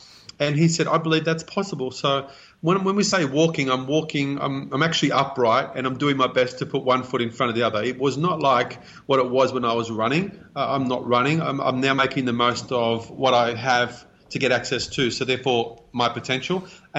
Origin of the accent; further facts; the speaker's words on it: Australia; born there; we immigrated from Scotland. I was born here in Australia.